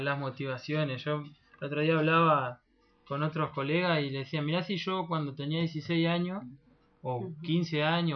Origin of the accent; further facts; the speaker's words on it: Chajarí, Entre Ríos, Argentina; yo soy de Chajarí